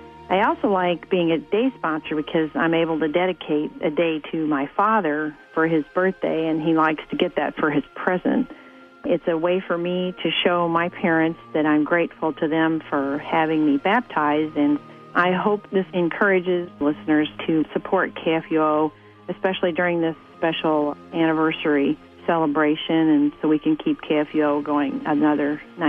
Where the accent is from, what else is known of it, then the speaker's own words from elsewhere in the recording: Hamel, Illinois, United States; I'm from Hamel, Illinois.